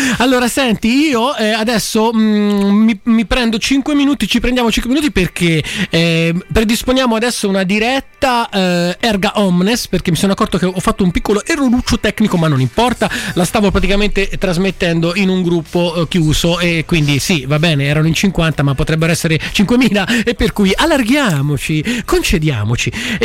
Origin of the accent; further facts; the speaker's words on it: Grosseto, Tuscany, Italy; also born or lived in Rome; allora io sono nato a Roma ma ho vissuto 35 anni in Maremma